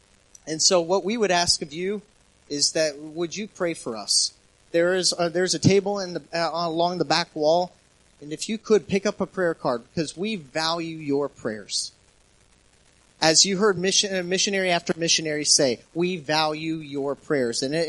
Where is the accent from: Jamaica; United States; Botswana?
Botswana; also born or lived in Cameroon; I grew up on the continent of Africa in Botswana and Cameroon.